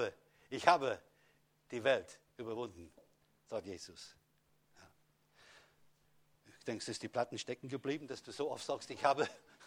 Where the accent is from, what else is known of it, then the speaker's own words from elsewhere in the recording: London, United Kingdom; Ich bin aus Großbritannien, dort geboren, in der Stadt London. Als ich ein Kind war, war mehr Gottesfurcht als heute in dem Land.